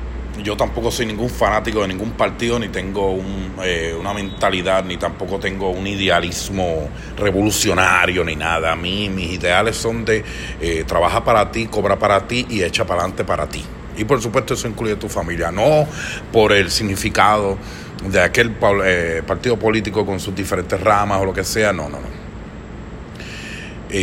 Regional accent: Puerto Rico; Nosotros como puertorriqueños no podemos siempre estar agarrados de la mano de este gobierno.

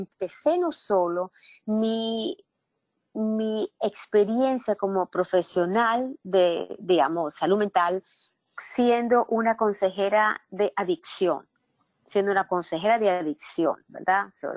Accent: Nicaragua; Yo soy, como dijiste, soy nicaragüense

